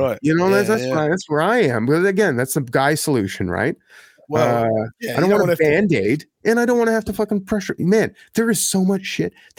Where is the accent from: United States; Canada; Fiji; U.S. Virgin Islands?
Canada; Ottawa, Ontario; I grew up here, man. I grew up here in Ottawa.